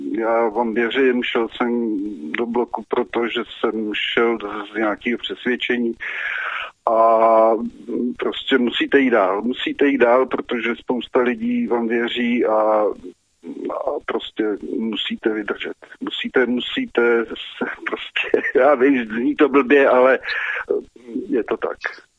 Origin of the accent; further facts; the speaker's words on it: Plzeň Region, Czechia; z Plzeňska, jsem členem Volného bloku